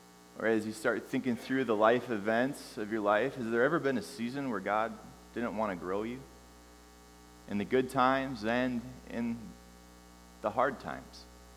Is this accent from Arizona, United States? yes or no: no; St. Paul, Minnesota, United States; We come from St. Paul, Minnesota, and we've had the privilege of spending a weekend together.